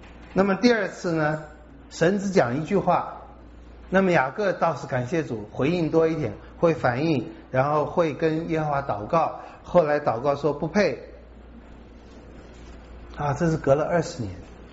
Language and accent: Chinese; China; 这大家也看得出来，我们中国人那个关系啊，夫妻总是淡化的，把亲子之间看得强化一点。